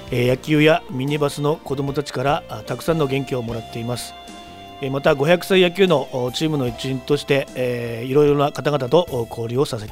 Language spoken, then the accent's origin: Japanese; Kanazawa, Ishikawa, Japan; はい、私は金沢出身の